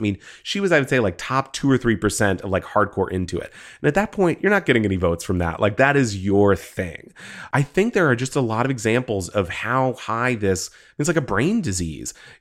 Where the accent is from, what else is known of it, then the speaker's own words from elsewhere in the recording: Texas, United States; growing up in Texas, it was obviously, it was kind of it was everywhere, you know, being Republican.